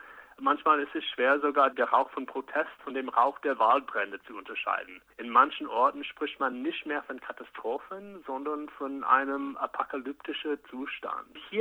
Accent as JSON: {"language": "German", "region": "Arizona", "country": "United States", "tie": "born or raised there", "said": "in Arizona, wo ich aufgewachsen bin, und das ist nur ein Bundesstaat weiter"}